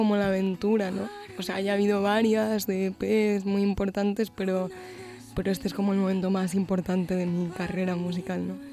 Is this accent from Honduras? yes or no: no; Galicia, Spain; accent: Galician mixed; yo creo que todo mi imaginario tiene que ver con Galicia. No tengo mucho acento gallego porque mi padre es manchego. Entonces tengo un mix.